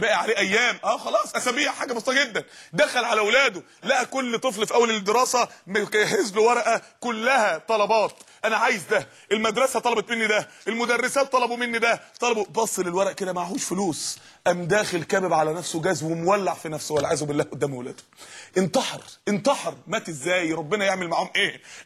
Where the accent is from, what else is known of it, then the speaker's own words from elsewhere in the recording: Mansoura, Dakahlia, Egypt; عندنا في المنصوره جمعيه جابوا قدره فول طبخوها